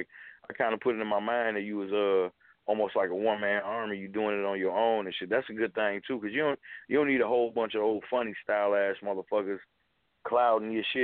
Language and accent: English; Oakland, California, United States; I'm from Oakland